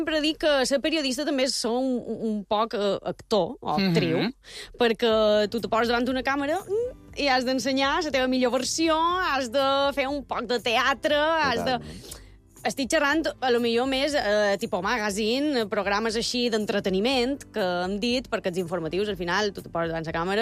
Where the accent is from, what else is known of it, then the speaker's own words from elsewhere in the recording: Sant Ferriol, Balearic Islands, Spain; Jo soc de Sant Ferriol, tota la vida he viscut a Sant Ferriol.